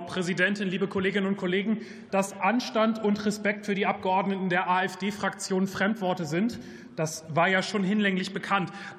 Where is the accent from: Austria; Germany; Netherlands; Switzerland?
Germany; Lower Saxony; Ich blicke nach Niedersachsen, mein Heimatbundesland.